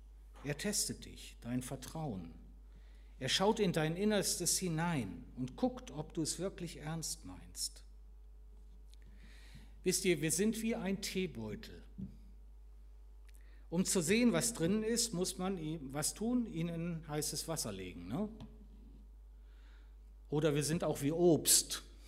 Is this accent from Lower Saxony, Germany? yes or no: no; North Rhine-Westphalia, Germany; Ich bin ja nah am Ruhrgebiet aufgewachsen.